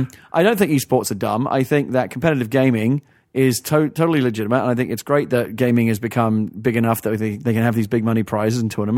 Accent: London, United Kingdom; born there; accent: Cockney; I was literally born within the sound of Bow Bells, which they tell you that's how you're an authentic East End Cockney

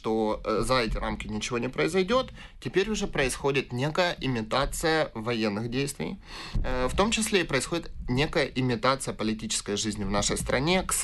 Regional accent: Mariupol, Donetsk Oblast, Ukraine; вот город Мариуполь, откуда я родом

